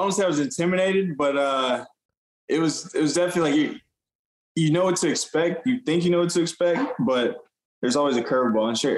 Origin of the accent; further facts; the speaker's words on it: Austin, Texas, United States; now in Houston, United States; I grew up in Austin.